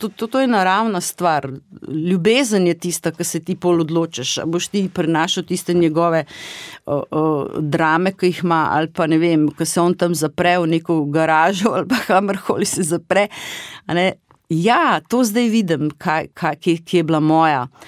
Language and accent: Slovenian; Croatia; now in Slovenia; biti sama, ne, v drugi državi, preselila sem se iz Hrvaške sem, ne, brez podpore